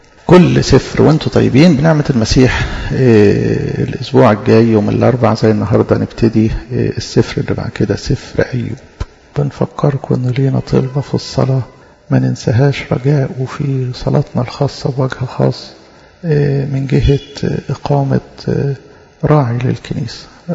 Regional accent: Egypt; حاجة في طبيعتنا كمصريين بياخدينها من اجدادنا

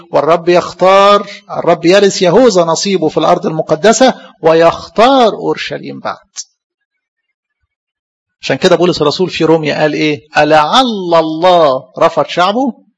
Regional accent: Egypt

